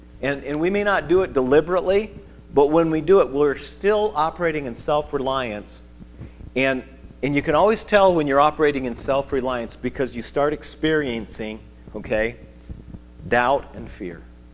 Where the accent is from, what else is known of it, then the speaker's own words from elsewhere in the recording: Midwest, United States; We're from the Midwest, right?